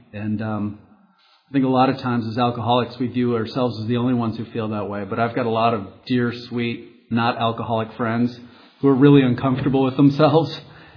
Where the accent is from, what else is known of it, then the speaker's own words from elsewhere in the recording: Rochester, New York, United States; I was raised in Rochester, New York, and no toilet training issues